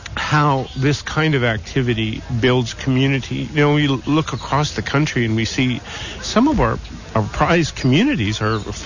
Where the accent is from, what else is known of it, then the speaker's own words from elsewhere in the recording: Billings, Montana, United States; I know even in my hometown of Billings, Montana, the farmers market essentially has taken over the downtown